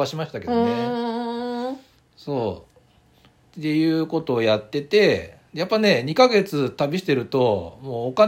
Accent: Kanazawa, Ishikawa, Japan; now in Minamichita, Japan; 石川県の金沢市が出身です。

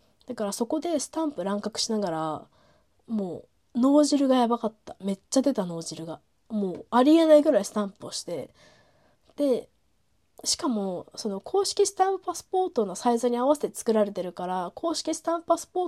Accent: Tsukuba, Ibaraki, Japan; 私と親友は茨城のつくば市っていうところ出身なんですよ、小学校が。

